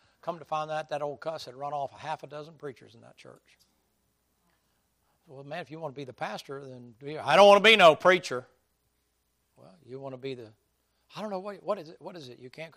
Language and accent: English; the South, United States; I said, I was raised in the South.